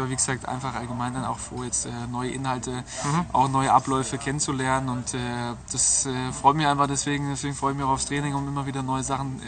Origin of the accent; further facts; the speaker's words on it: Hesse, Germany; aber Darmstadt ist einem immer Begriff, ich komme ja aus der Gegend